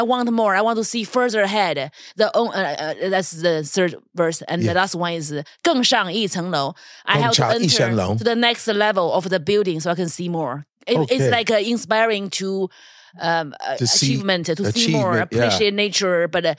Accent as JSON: {"language": "English", "region": "Hunan", "country": "China", "tie": "born or raised there", "second_language": "English", "said": "That's where the Chinese character, the oracle, come from my hometown."}